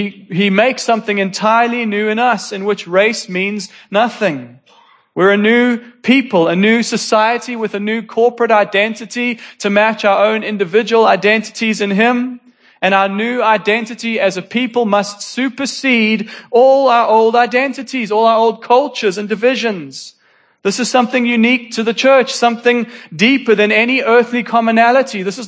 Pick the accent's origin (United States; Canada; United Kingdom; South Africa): South Africa; English South African. It's good to enjoy stories of our people from the past. It's good to love being South African